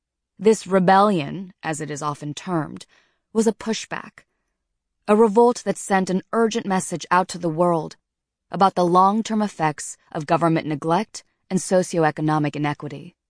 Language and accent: English; Los Angeles, California, United States; I grew up in Los Angeles, an avid reader, looking for the sort of stories that existed along the edges of the narrative the outside world knew as Los Angeles.